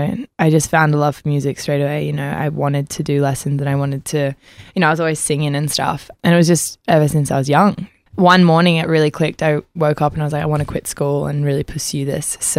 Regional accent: Port Macquarie, New South Wales, Australia; also born or lived in Brisbane; I was born in Brisbane and I grew up in Port Macquarie.

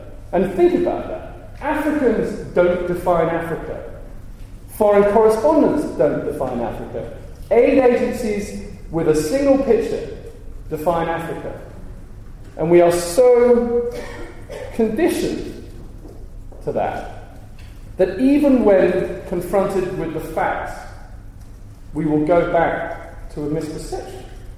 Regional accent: United Kingdom; also born or lived in United States; I am white, privileged, Oxford educated. I was born in the States. I'm British.

